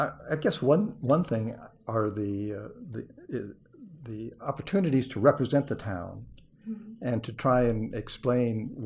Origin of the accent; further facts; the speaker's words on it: Great Bend, Kansas, United States; also born or lived in Nebraska; I think the first time I voted was in Great Bend, Kansas, when I grew up partly in Kansas and partly in Nebraska.